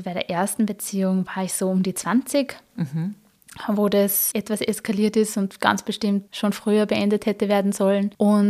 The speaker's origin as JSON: {"language": "German", "town": "Schwertberg", "region": "Upper Austria", "country": "Austria", "said": "also ich komme aus Schwertberg"}